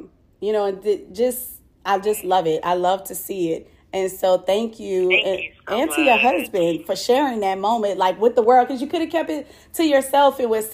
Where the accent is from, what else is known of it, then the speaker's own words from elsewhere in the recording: New Orleans, Louisiana, United States; now in Houston, United States; As you already know, I'm from New Orleans, but currently residing in Houston, Texas.